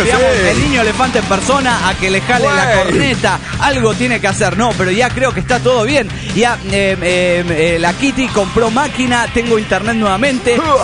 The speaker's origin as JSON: {"language": "Spanish", "region": "San Luis", "country": "Argentina", "said": "de San Luis, Argentina."}